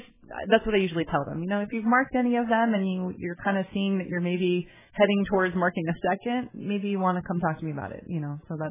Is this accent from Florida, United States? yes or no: no; San Diego, California, United States; And I grew up in San Diego and live near Tijuana